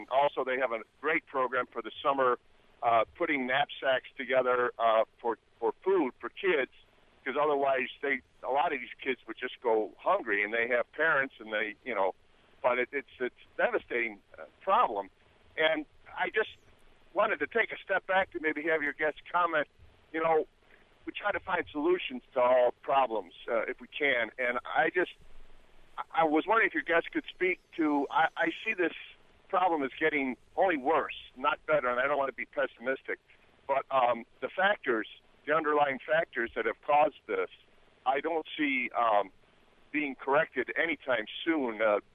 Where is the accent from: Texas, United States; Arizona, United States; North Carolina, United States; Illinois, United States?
Illinois, United States; Chicago; now in Vermilion County, United States; I grew up in Chicago, my wife and I, and about 15 years ago we moved to Vermilion County